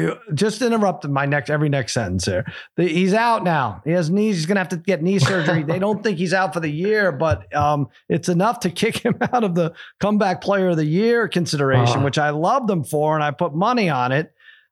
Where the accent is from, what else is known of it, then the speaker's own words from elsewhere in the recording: New York, United States; I know the Parlay Kid and I grew up in Long Island and root for the Cowboys